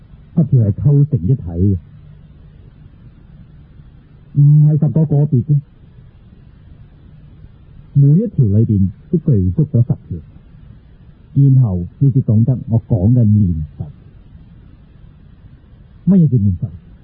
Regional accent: China; 我哋中国人懂喎，你睇我哋读《礼记》到《月令》

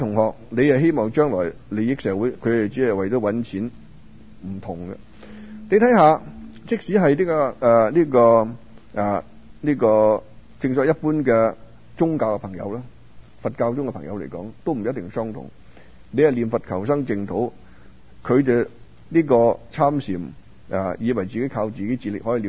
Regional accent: Hong Kong; also born or lived in Macau; now in Vancouver, Canada; 我哋已经嚟到加拿大温哥华，我嚟咗廿几年啦。你哋好多嚟到可能都比我仲耐添。咁我哋从香港嚟，或者出生喺香港，啊，我话出生喺澳门添。

